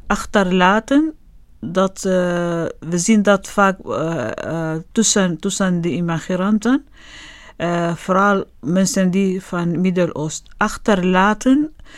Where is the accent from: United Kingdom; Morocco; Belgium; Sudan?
Sudan; now in Netherlands; Ik kom uit Soedan.